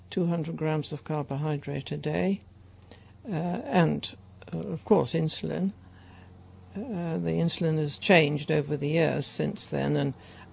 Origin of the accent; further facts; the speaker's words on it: Yarm, Yorkshire and the Humber, United Kingdom; I was born in North Yorkshire, the daughter of an industrial chemist who worked at ICI in Billingham. And we lived in a village called Yarm